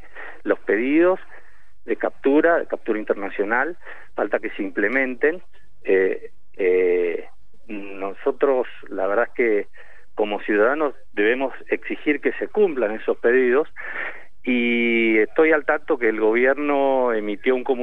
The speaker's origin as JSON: {"language": "Spanish", "country": "Argentina", "said": "Como argentino, como ciudadano argentino, yo confío en la justicia"}